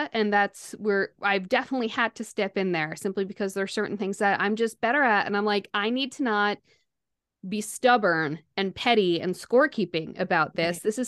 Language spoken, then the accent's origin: English; New York, United States; now in St Albans, United Kingdom; I'm from New York.